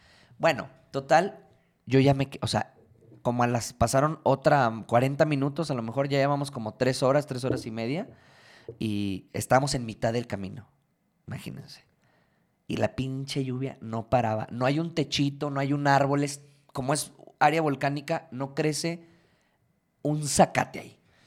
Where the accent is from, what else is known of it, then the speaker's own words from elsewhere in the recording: Mexico; pues como buenos mexicanos